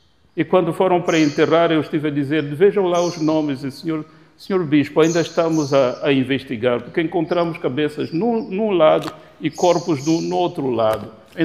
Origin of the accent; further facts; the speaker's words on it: Mozambique; Não é meu problema enquanto moçambicano